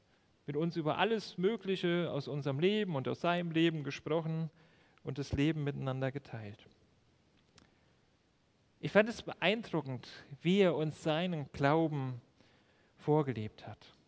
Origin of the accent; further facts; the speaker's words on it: Burbach, North Rhine-Westphalia, Germany; Arnold war ein Mann in Burbach aus unserer Gemeinde, wo ich aufgewachsen bin.